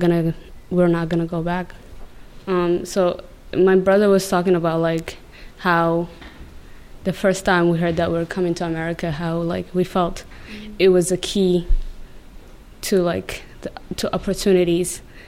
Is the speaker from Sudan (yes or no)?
yes; Sudan; I'm 18 years old. I'm from Sudan.